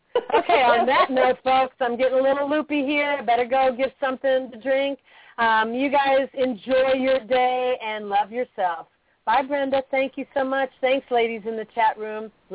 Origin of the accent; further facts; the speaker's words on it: Chicago, Illinois, United States; She moved to Chicago. That's my hometown.